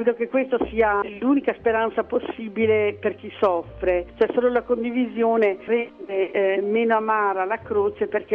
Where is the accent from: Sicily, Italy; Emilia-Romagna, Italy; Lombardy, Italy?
Emilia-Romagna, Italy; Faenza; nel 1979, una sera, io sono di Faenza